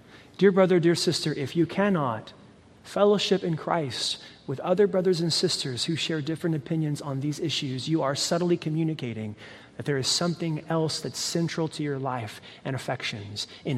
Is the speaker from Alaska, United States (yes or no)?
no; Texas, United States; I'm Texan, right? Maybe I'm Tennessean now.